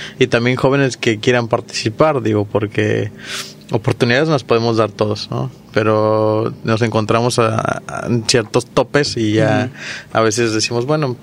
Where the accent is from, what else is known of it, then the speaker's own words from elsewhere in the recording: Tomatlán, Jalisco, Mexico; also born or lived in Puerto Vallarta; vengo del municipio de Tomatlán. De aquí a Vallarta me fui a los 5 años. A los 17 regreso aquí a Vallarta nuevamente a entrar a la licenciatura.